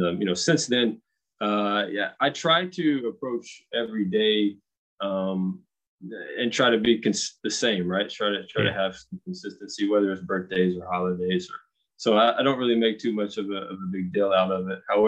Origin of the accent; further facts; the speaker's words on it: Tennessee, United States; But growing up in Tennessee, the town that I grew up in, we don't have in my hometown, there's no red light or anything.